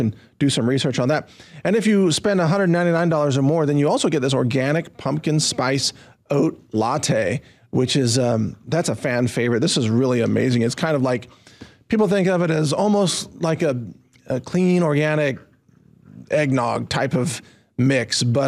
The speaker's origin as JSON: {"language": "English", "region": "Texas", "country": "United States", "said": "I mean, I'm a Texan"}